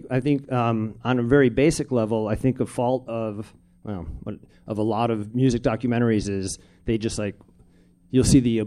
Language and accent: English; Chicago, Illinois, United States; I'm from Chicago originally, and I went back at Thanksgiving time